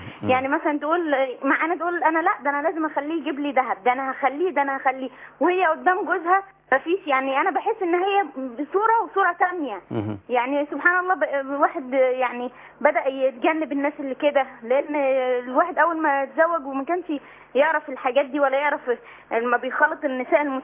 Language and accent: Arabic; Egypt; now in Saudi Arabia; أنا مصرية بس مقيمة في السعودية.